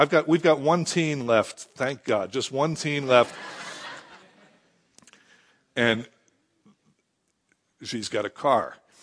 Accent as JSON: {"language": "English", "town": "Philadelphia", "region": "Pennsylvania", "country": "United States", "tie": "born or raised there", "said": "You know, like, I grew up in Philadelphia, and one day I was hitchhiking down to the Jersey Shore"}